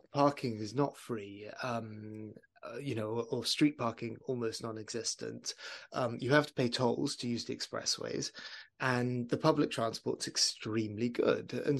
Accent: London, United Kingdom; now in Chicago, United States; I'm a Londoner and I moved to Chicago

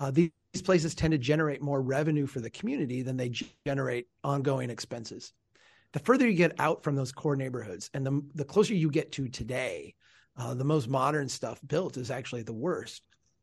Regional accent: Brainerd, Minnesota, United States

